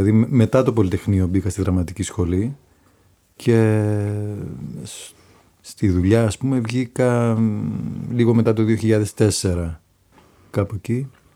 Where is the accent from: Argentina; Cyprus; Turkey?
Cyprus; now in Athens, Greece; πολύ περισσότερη σχέση είχα με τη μουσική και το τραγούδι μεγαλώνοντας στην Κύπρο από ότι με το θέατρο.